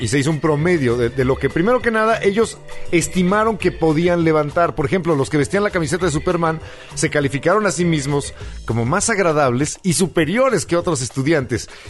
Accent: Mexico; soy mexicano

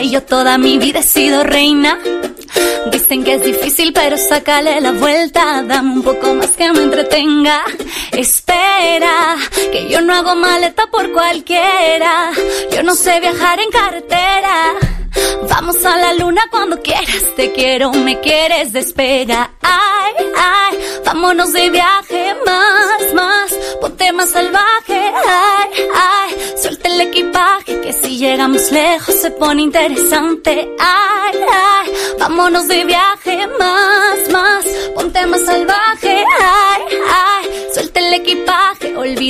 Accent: Tampico, Tamaulipas, Mexico; Yo crecí en Tampico, uh-huh, por eso le hago el guiñito a Tampico en mi letra también.

